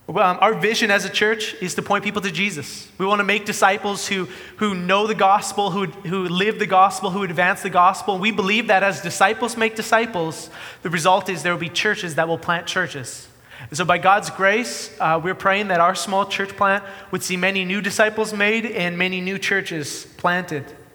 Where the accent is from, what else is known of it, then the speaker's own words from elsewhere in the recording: Regina, Saskatchewan, Canada; my hometown, Regina, Saskatchewan, up in Canada.